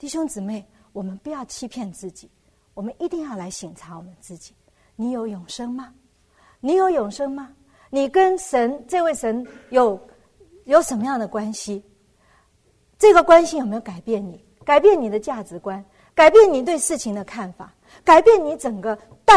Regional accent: China

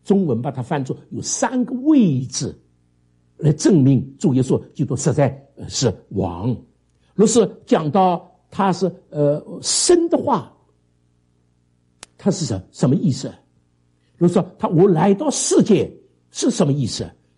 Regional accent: China; 所以我们中国人是非常注重道啊，我们这个常常讲是一个注重道的一个民族。

